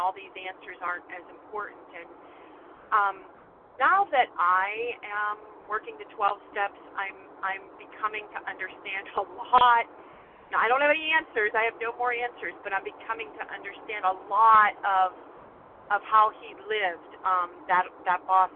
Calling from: Pennsylvania, United States; Yes, and I'm calling from Pennsylvania, grateful, recovering.

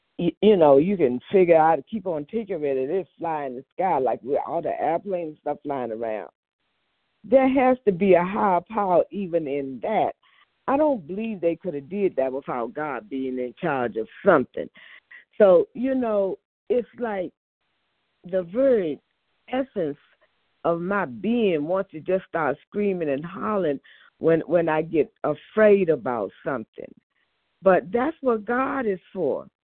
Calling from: Maryland, United States; I'm calling from Maryland.

